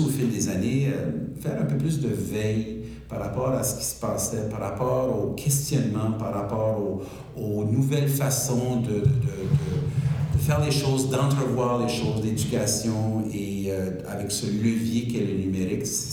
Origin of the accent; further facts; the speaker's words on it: New Brunswick, Canada; j'ai enseigné aussi les sciences au secondaire au Nouveau-Brunswick. C'est là où je suis né, c'est là où j'ai grandi, j'ai travaillé.